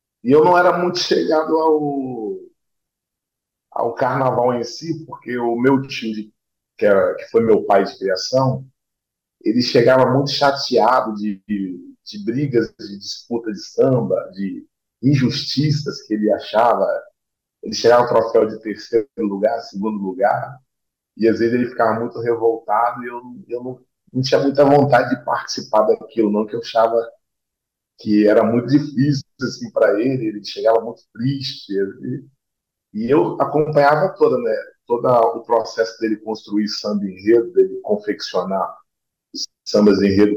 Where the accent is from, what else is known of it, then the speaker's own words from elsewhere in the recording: Rio de Janeiro, Brazil; Então, eu nasci em Campo Grande, na Zona Oeste do Rio de Janeiro, né? E fui morar em Santa Cruz